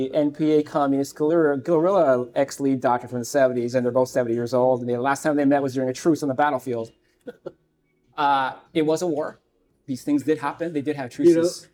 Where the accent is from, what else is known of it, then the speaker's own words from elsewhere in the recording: Philippines; I am Filipino, not Chinese.